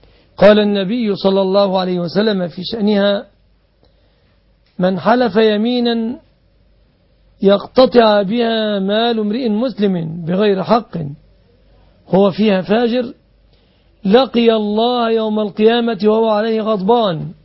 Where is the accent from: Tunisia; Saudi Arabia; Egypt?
Egypt; الدية تقديرها عندنا في مصر على وجه التقريب 36.5 كيلوغرام من الفضة